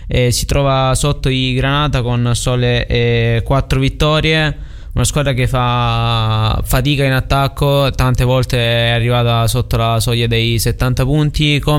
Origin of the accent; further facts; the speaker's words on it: Apulia, Italy; Da Salentino e da frequentatore del palazzetto